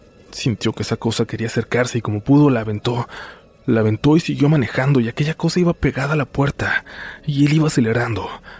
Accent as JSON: {"language": "Spanish", "region": "Baja California", "country": "Mexico", "said": "volvemos a mi tierra, a Baja California"}